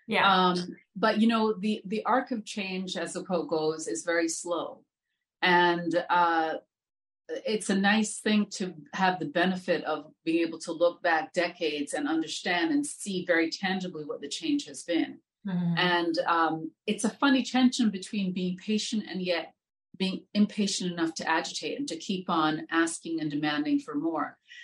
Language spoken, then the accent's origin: English; Jamaica; You see, because for the most part, like I'm Jamaican, right?